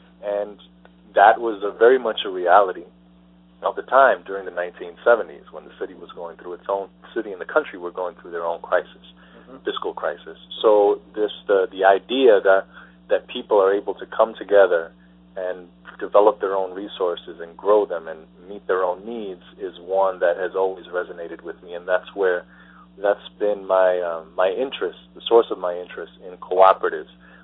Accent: Bronx, New York, United States; I grew up in the South Bronx, and I remember from very young, growing up and thinking at 10 years old that the community that I lived in was an abandoned community.

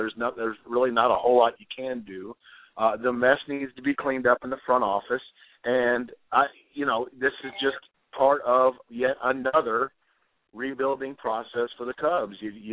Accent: Louisville, Kentucky, United States; I mean, I grew up, I kind of a Cardinals fan, kind of secondarily, but I grew up in the Louisville area. So I'm 32 now.

